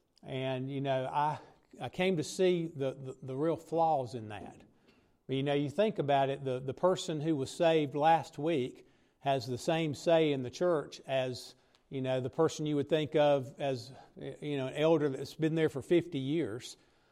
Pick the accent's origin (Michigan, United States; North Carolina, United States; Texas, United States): North Carolina, United States; Reidsville; Many of you know I grew up here in Reidsville.